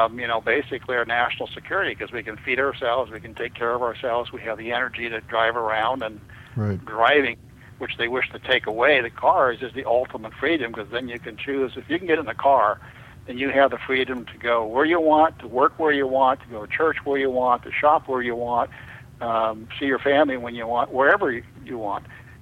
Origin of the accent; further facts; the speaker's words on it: Pocatello, Idaho, United States; born there; I was born in Pocatello, Idaho, and although I've spent most of my life in urban types of areas, I've been in and out of Idaho and Montana, Wyoming, Oregon, Washington all my life.